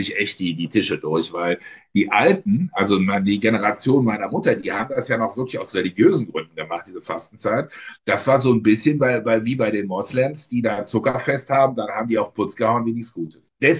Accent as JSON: {"language": "German", "town": "Mönchengladbach", "region": "North Rhine-Westphalia", "country": "Germany", "said": "In Mönchengladbach, also in Reit, in dem Kaff, wo ich herkomme, gab es dann manchmal lange Filmnacht."}